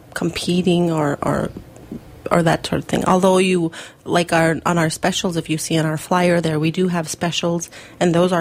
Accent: United States; as you know, well, I'm Native American, and my kids go to school at Grand Rapids.

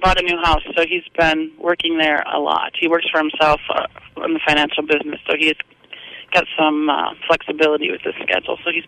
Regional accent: Barney, North Dakota, United States; I am from North Dakota.

